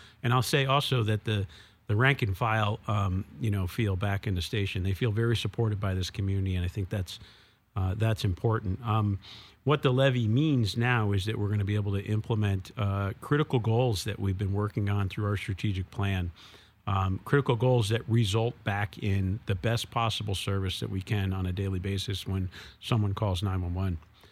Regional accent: Williamsville, Vermont, United States; I grew up in Williamsville, Vermont. I think the population had to have been about 2,500. It's a kind of a suburb of Newfane, Vermont

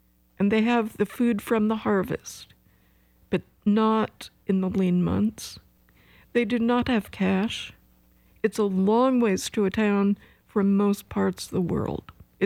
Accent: Seattle, Washington, United States; I grew up in Seattle.

